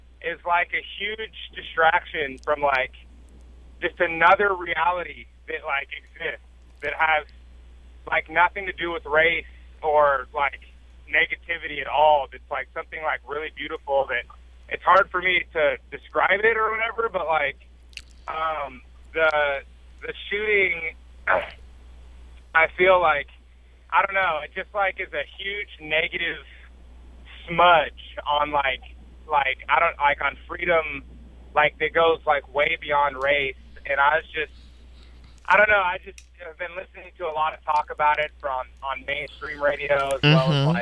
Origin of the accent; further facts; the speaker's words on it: Oregon, United States; And have dealt, and I grew up here in Oregon in a small town outside of Portland.